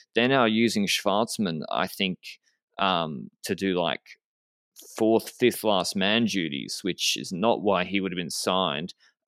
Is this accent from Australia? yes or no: yes; Australia; As an Australian, do we trust it?